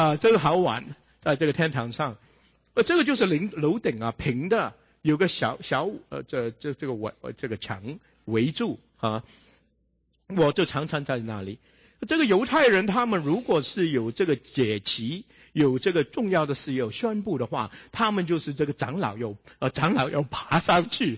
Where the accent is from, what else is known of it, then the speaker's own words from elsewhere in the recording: Shanghai, China; 我们上海人说这个是我一度我一度讲这个密悄悄的讲话